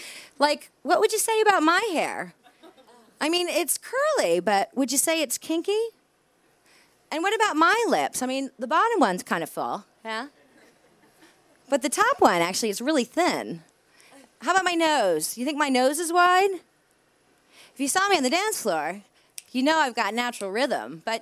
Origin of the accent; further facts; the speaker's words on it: Fairfield, Connecticut, United States; born there; I was born in Fairfield, Connecticut, which is like the land of wasps.